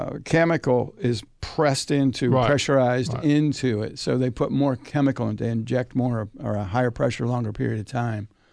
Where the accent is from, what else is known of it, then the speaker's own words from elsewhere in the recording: New Jersey, United States; When I was growing up in New Jersey